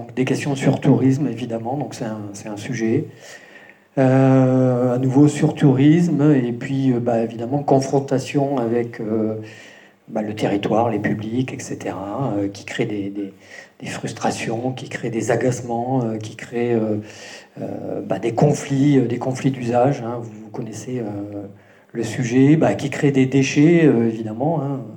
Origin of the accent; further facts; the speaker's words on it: Occitanie, France; born there; now in Toulouse, France; Donc je suis corse, mais mon papa a vécu dans l'Aveyron, s'est marié avec ma maman. Et donc je suis né dans l'Aveyron. Après, j'ai fait mes études à Toulouse. Après avoir fait mes études à Toulouse, je suis allé à Bordeaux. Puis je suis revenu à Toulouse.